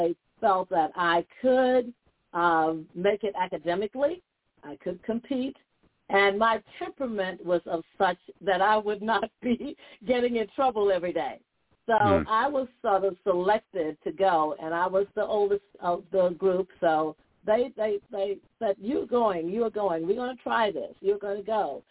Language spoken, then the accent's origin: English; Green Pond, United States; And so that's growing up in Green Pond, we didn't consider boring because we always had something to do. No, we did not have the big city life or what have you, but we made the best of what we had.